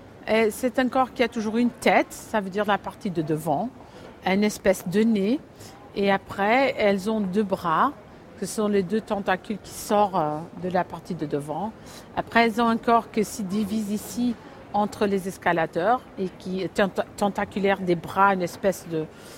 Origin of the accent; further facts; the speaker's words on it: Paris, Île-de-France, France; born there; moi, je suis née à Paris en 71, pas très loin de Porte Clignancourt.